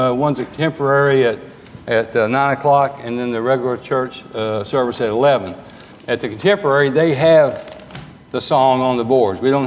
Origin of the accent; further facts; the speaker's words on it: Harriman, Tennessee, United States; As I said, I'm from Roane County. I was born and raised in Harriman, Tennessee, and left at 17 to go to college in Cookeville